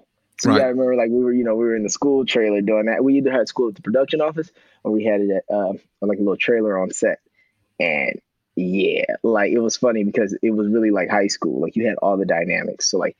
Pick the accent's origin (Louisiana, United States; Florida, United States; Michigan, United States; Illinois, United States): Illinois, United States; Chicago; like, I come from Southside Chicago.